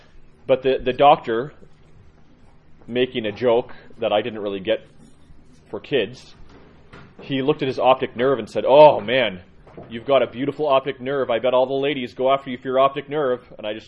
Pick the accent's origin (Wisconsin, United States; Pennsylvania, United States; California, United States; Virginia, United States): California, United States; now in Salt Lake City, United States; no one goes to Salt Lake here to go to the beach, from what I understand, but I grew up in California